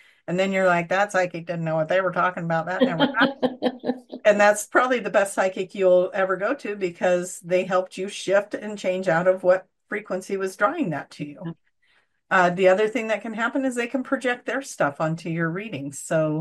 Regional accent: Banks, United States; that's my hometown that she just was from. To clear that up for you guys, Banks is where I live. So, and it's not a huge town.

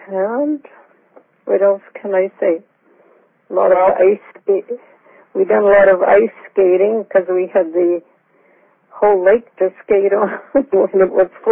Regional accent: Gun, Alberta, Canada; born there; No, I was born in Alberta in a small town named of Gun. Gun, Alberta. It was just a village, I guess you could call it.

